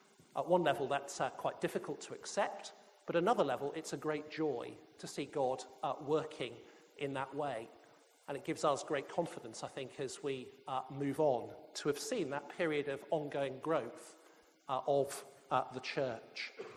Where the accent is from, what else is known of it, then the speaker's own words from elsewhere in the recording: Birmingham, West Midlands, United Kingdom; I was actually born and brought up in Birmingham, so this is my sort of hometown.